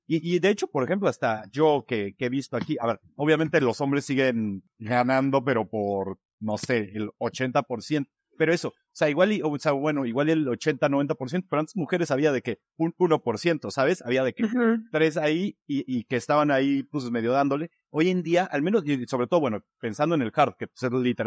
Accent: Puebla, Mexico; O sea, por ejemplo, yo soy de Puebla y sé que en Puebla no hay nada.

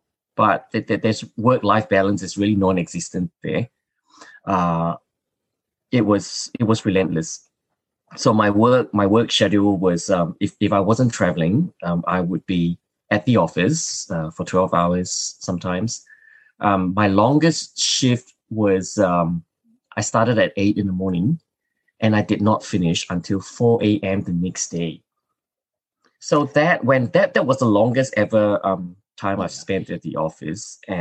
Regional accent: Singapore; moved away as an adult; now in Australia; Well, obviously you hear my accent, you know I'm not Australian. I was born and bred in Singapore. So I spent a good 39 years of my life there.

